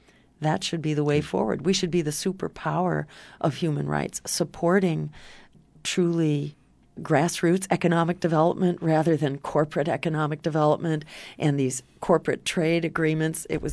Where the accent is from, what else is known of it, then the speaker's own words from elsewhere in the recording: Massachusetts, United States; In my home state of Massachusetts, it's the Green Rainbow Party